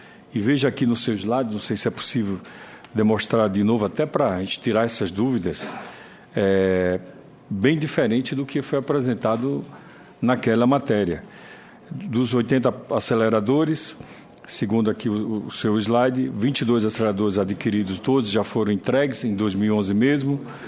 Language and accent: Portuguese; Sergipe, Brazil; no meu estado, estado de Sergipe, a gente vem perdendo